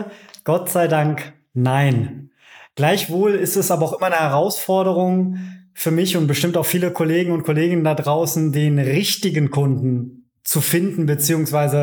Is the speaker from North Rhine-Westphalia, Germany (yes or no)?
yes; Cologne, North Rhine-Westphalia, Germany; born there; gebürtiger Kölner und Freelancer aus Leidenschaft.